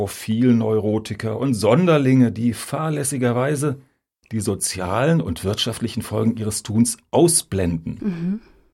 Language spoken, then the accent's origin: German; Hamburg, Germany; Ich komme aus Hamburg. Die Stadt war lange Zeit der Standort der Musikindustrie in Mitteleuropa.